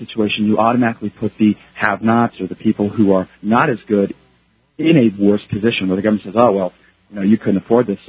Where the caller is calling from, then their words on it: Japan; which affects me directly because I'm calling from Japan